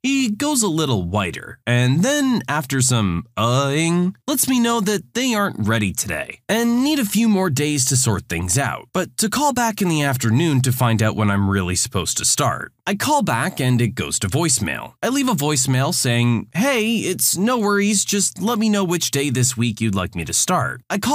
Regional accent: Scotland, United Kingdom; This is typically slang reserved for English, and I'm Scottish.

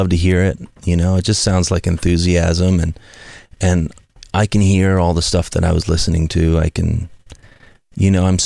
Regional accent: Midwest, United States; I came from the Midwest and, you know, nothing was ever handed to us.

